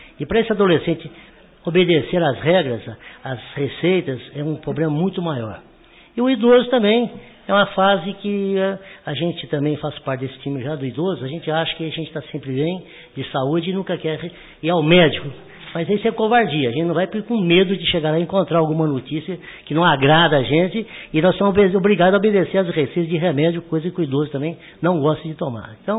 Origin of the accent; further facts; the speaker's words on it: Igarapava, São Paulo, Brazil; eu não sou de Guaxupé, eu sou de Igarapava, é uma cidade no estado de São Paulo, próximo do Rio Grande, entre Ribeirão Preto e Uberaba.